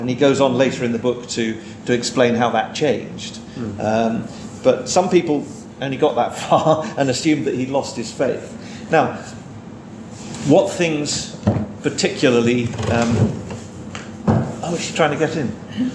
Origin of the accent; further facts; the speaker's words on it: England, United Kingdom; I think I'm allowed to say that as an Englishman, that we English people are very reserved.